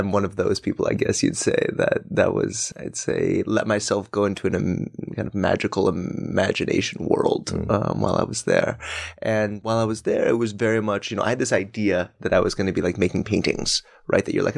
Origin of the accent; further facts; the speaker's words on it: Denver, Colorado, United States; Yeah, I'm from Colorado. From Denver. And I lived there for most of my kind of childhood life.